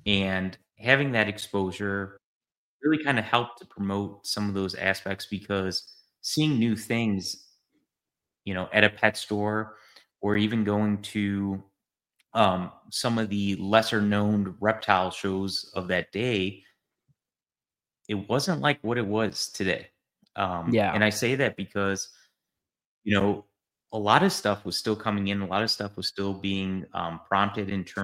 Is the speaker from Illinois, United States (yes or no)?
yes; Chicago, Illinois, United States; growing up in Chicago, I had the pleasure of spending a lot of time both going to Lincoln Park Zoo, Brookfield Zoo, Shedd Aquarium